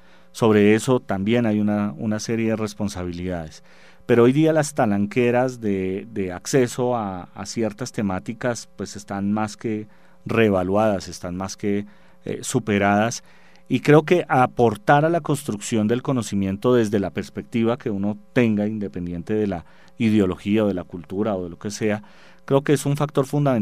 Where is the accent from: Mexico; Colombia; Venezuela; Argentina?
Colombia; cómo desde Colombia yo puedo aportar la visión de emprendimiento que tenemos nosotros como colombianos